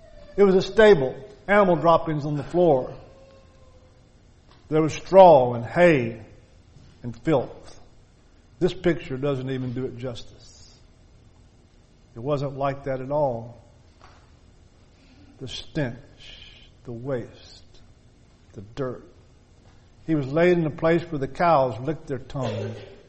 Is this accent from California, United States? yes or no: no; Alabama, United States; I grew up in Alabama, and I always had a garden.